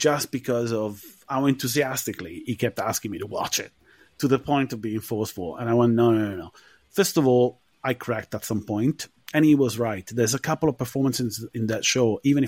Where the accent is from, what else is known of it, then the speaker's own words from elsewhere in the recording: Rome, Lazio, Italy; I grew up in Rome, dude.